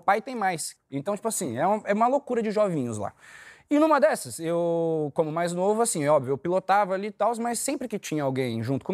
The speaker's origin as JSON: {"language": "Portuguese", "region": "São Paulo", "country": "Brazil", "tie": "born or raised there", "said": "Eu fui nascido, criado em São Paulo com a minha mãe, né?"}